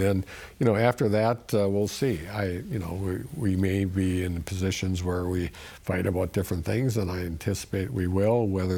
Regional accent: Wisconsin, United States; I've known Adam for a long time. I'm from Sheboygan County.

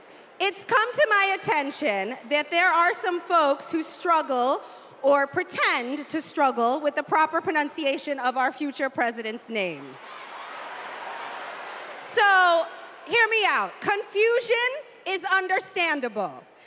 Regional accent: United States; granddaughter of immigrants, as a black woman descended from enslaved people. I am here tonight because I am an American and because I am a voter

